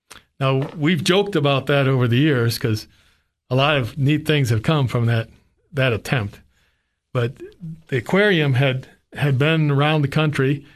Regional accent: Wisconsin, United States; moved away as an adult; also born or lived in Washington, D.C.; now in Cookeville, United States; I was from Wisconsin, and I had graduated college and was working in Washington, D.C., and decided I wanted to leave.

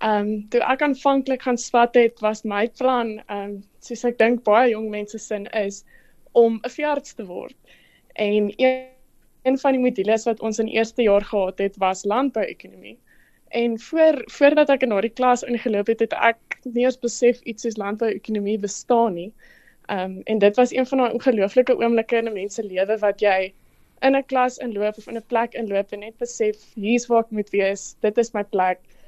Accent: Western Cape, South Africa; Ek kom van die heel weste provinsie af. En my storie het in die Weskaap begin. En van daar af het ek bietjie wysheid bygekry en ek het noord beweeg en in die Vrystaat gaan swat.

